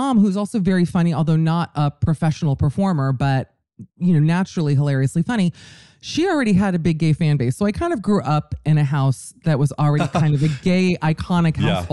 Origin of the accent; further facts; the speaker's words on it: Miami, Florida, United States; down to South Beach, because I'm from Miami, which is where I am right now